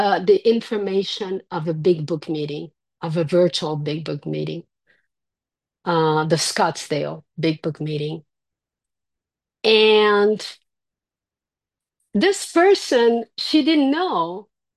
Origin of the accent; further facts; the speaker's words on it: Brazil; And I'm from Brazil.